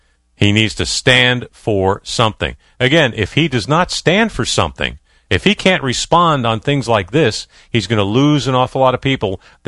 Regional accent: Bronx, New York, United States; I grew up in the North Bronx, pal, so probably not too far from where you are.

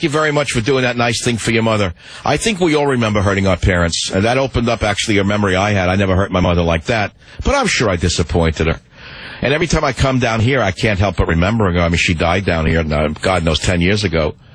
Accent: New York, United States; grew up in New York, as you well know, you can't tell that by my accent. I live on the West Coast.

